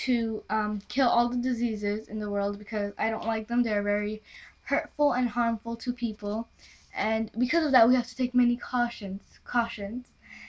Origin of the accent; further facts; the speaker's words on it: India; I am from India and I'm currently studying at Dunyada Park Academy.